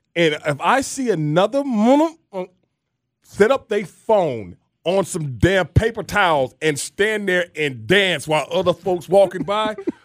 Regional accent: Fort Valley, Georgia, United States; I tell my kids, I ain't from no ATL. I'm from Fort Valley.

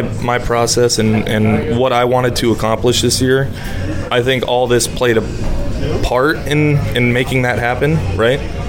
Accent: San Jose, California, United States; Like I said, I'm from San Jose, Campbell area, so yeah. I grew up an A's fan.

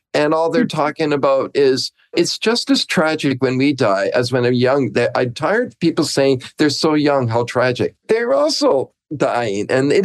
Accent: Canada; But I'm also Canadian.

